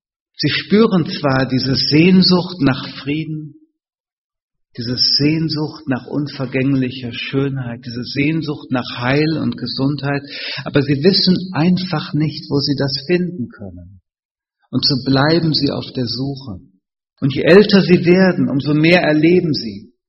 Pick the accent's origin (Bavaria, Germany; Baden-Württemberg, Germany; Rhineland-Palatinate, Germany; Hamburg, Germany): Rhineland-Palatinate, Germany; Ah, ich komme aus dem Westerwald, da war das ganz toll mit der Sonne.